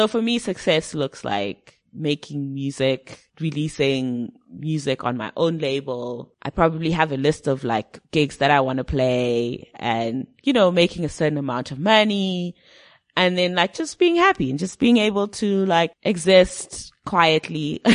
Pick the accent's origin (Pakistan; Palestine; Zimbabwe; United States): Zimbabwe; Cause when I was growing up in Zim, I listened to a lot of UK music.